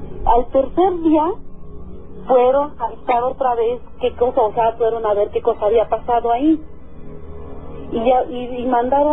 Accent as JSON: {"language": "Spanish", "region": "State of Mexico", "country": "Mexico", "said": "lo que pasa es que donde yo soy de Loro, del Estado de México."}